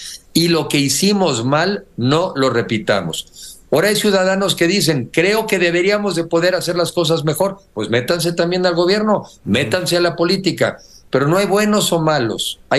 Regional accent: Mexico; Soy mexicano y tengo más de 18 años

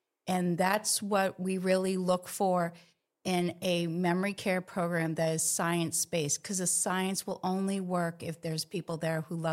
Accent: Maine, United States; Well, I grew up in Maine taking care of my great-grandmother who had dementia.

